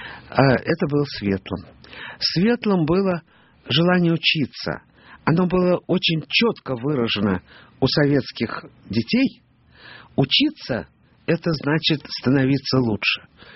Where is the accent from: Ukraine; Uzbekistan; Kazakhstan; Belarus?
Ukraine; Western Ukraine; also born or lived in Moscow, Russia; Родилась в Москве, а детство было там.